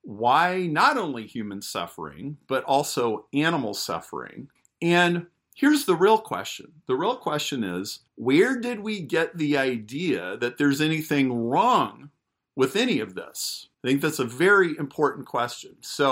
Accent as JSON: {"language": "English", "town": "Chicago", "region": "Illinois", "country": "United States", "said": "I'm from Chicago."}